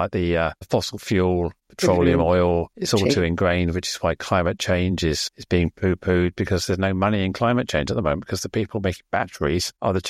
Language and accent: English; United Kingdom; As a Brit, you look at it